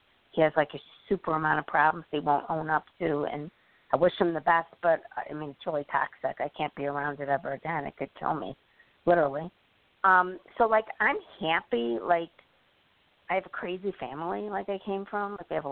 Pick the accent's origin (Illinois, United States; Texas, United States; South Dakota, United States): Illinois, United States; Chicago; I grew up in Chicago, and it was safe. It was a good neighborhood